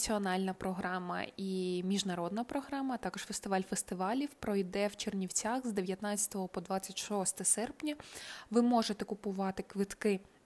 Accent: Odesa, Odesa Oblast, Ukraine; Не треба забувати, що я з Одеси

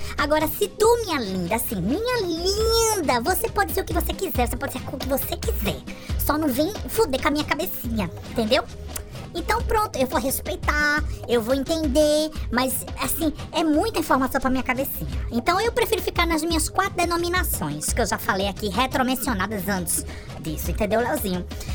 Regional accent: Northeast Region, Brazil; eu sou de uma época, eu venho de um lugar muito simples. Eu venho do Nordeste. Eu venho de uma época dos anos 70, 60

